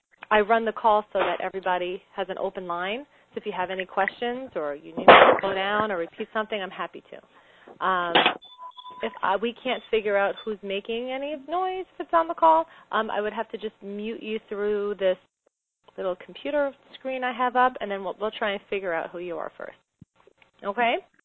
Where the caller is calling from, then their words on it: Canada; I'm calling in from Canada